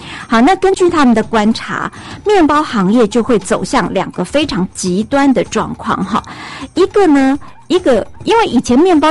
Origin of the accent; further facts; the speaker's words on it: Taiwan; 其实我们台湾人呢大概也是喜欢吃白米饭的人居多